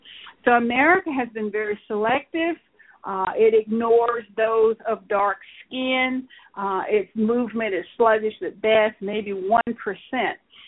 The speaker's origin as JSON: {"language": "English", "country": "United States", "said": "I call out to you as an American person"}